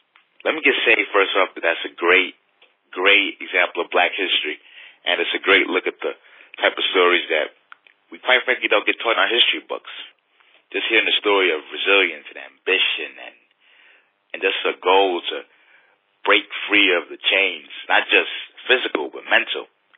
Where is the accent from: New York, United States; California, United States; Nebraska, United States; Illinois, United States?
New York, United States; Brooklyn; I'm from Brooklyn, New York.